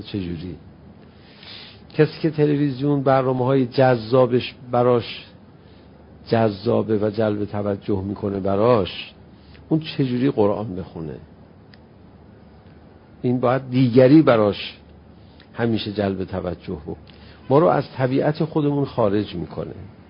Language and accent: Persian; Iran; به هم برخورد به عنوان یه ایرانی، گفتم من به عنوان یه ایرانی اینو حذف کنم